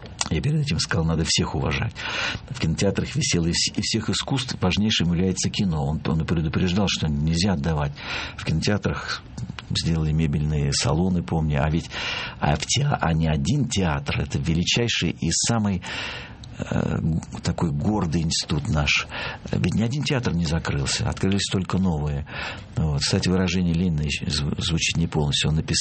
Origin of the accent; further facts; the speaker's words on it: Khabarovsk, Khabarovsk Krai, Russia; born there; now in Moscow, Russia; Сам я родился в Хабаровске, на Дальнем Востоке. Поэтому я хочу передать привет Дальнему Востоку. А жителям остальной страны хочу сказать, что мы, дальневосточники, тоже можем извлекать звуки.